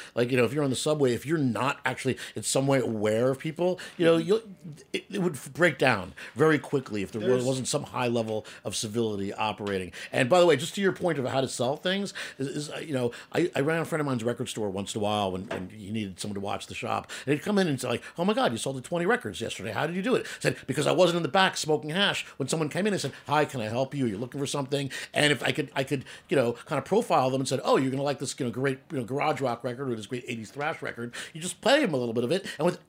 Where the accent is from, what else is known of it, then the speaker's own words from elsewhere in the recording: New Jersey, United States; Hey, I'm a douchebag from New Jersey.